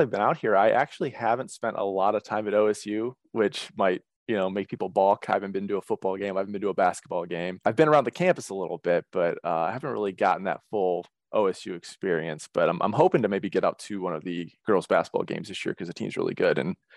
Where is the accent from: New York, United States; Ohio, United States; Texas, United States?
Ohio, United States; Fairport Harbor; also born or lived in Cleveland; I'm absolutely an Ohioan born and raised. I was born in Cleveland. I grew up in Fairport Harbor, which is a small village in Lake County.